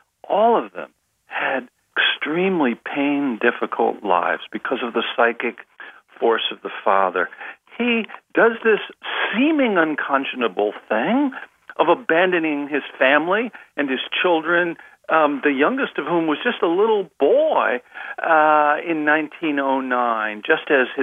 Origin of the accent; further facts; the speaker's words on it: Kankakee, Illinois, United States; myself, having grown up in Kankakee, Illinois, and then later in the Illinois suburb. Chicago is sort of my hometown.